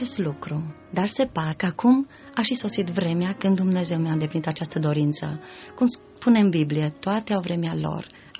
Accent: Timișoara, Timiș County, Romania; sunt din Timișoara, de la Biserica Elim

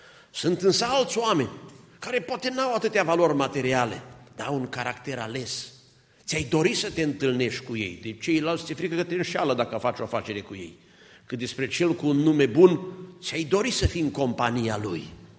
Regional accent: Apuseni Mountains, Romania; eu sunt din Apuseni

